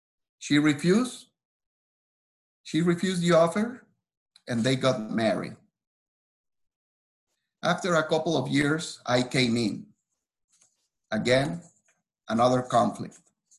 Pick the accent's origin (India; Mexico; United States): Mexico; I grew up in Mexico with my mother being a Protestant and my father being a Catholic.